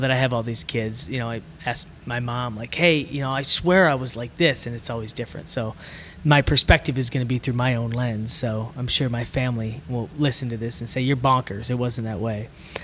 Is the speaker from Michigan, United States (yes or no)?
yes; Michigan, United States; now in Iowa, United States; I was born and raised in Michigan.